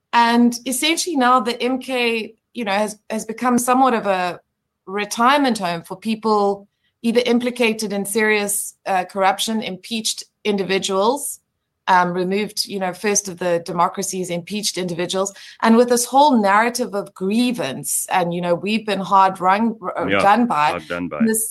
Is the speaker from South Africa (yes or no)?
yes; South Africa; And I mean, the bonus of being South African is people will say, look, it was very hard